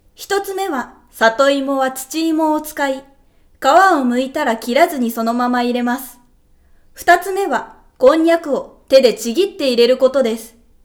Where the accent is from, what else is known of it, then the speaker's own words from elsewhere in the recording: Yamagata, Japan; 私は山形出身です。山形には美味しいものがたくさんあります。